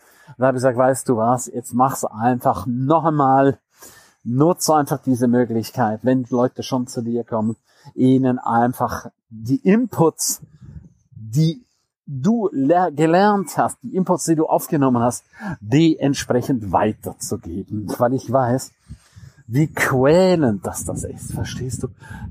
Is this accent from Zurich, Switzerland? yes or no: no; St. Moritz, Graubünden, Switzerland; Der Herbst in meiner Heimat mitten in den Bergen, der ist ein absoluter Traum.